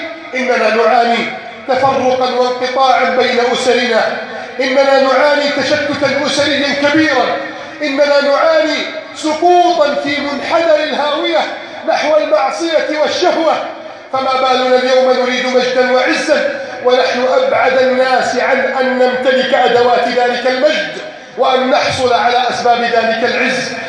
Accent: Egypt; اللهم اجمع شمل المسلمين في بلدي مصر،

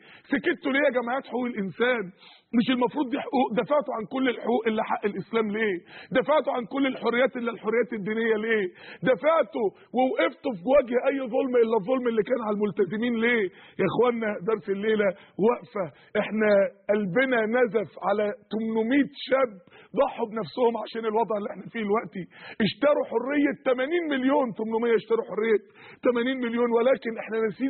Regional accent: Egypt; بل احنا عندنا في مصر هنا حزب شيوعي وعادي والدنيا مفتوحة شوية

